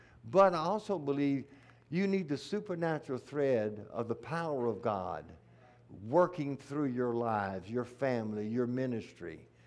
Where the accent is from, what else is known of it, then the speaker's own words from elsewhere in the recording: Louisiana, United States; Now, I'm from South Louisiana. That's where the Cajuns are. You know, and we have boudin and etouffee and jambalaya.